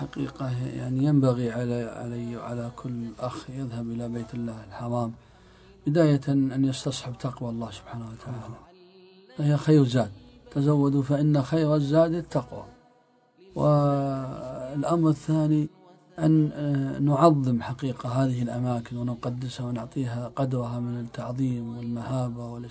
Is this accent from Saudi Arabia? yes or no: yes; Saudi Arabia; أنا قابلت شاب في تركيا لما علم أني من السعودية ألح علي الحاح